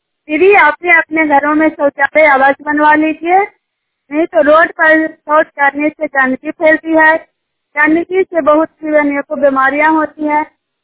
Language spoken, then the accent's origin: Hindi; Juniyar, Bihar, India; मैं जुनियार के रहने वाली हूँ और नालंदा जुनियार के रहने वाली हूँ।